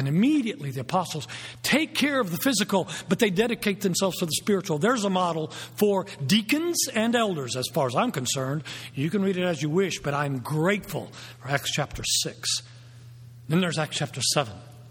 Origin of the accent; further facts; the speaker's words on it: Italy; first language Italian; English is a second language; Italian is my first language. I dream in it. But that's because I was raised over there.